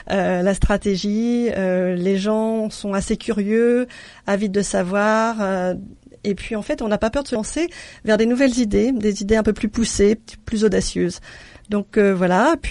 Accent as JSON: {"language": "French", "region": "Grand Est", "country": "France", "also_born_or_lived": "Paris", "lives_now": "London, United Kingdom", "said": "je suis directeur artistique et design consultant à Londres. Je suis originaire de Champagne mais j'ai aussi habité à Paris Et il s'avère en fait que désormais, j'ai vécu plus longtemps à l'étranger en milieu anglo-saxon qu'en France."}